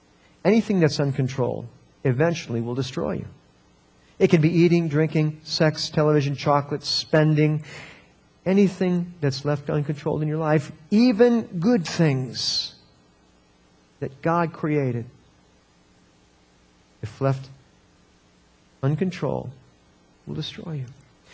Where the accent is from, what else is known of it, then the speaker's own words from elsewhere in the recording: Midwest, United States; You know, I'm a Midwesterner